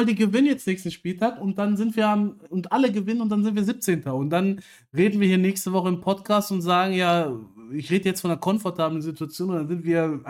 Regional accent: Aachen, North Rhine-Westphalia, Germany; ich komme ja auch aus Aachen

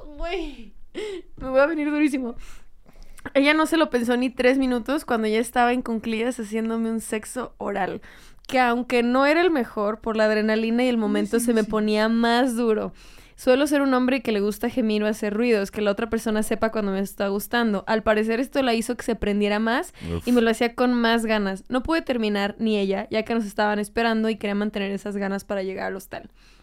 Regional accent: Mexico; Como buen mexicano, pues se sabe que nosotros traemos un sabor y una chispa que en Europa no encuentras.

